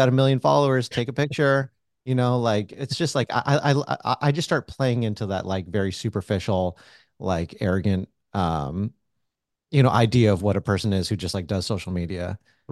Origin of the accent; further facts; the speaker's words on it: United States; Like, my family is Hindu, but I grew up in America.